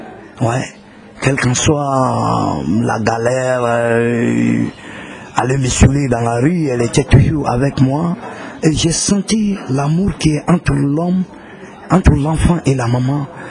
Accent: Bobo-Dioulasso, Hauts-Bassins, Burkina Faso; des vieux musiciens qui ont raté leur vie, chez nous à Bobo.

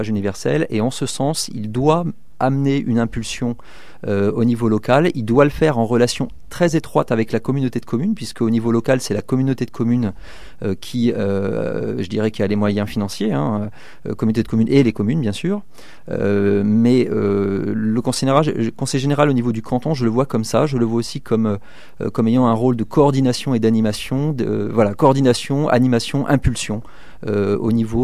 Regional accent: Normandy, France; Je suis marié, j'ai deux enfants, je suis originaire du Sud-Manche à l'origine, près de la région du Mont-Saint-Michel.

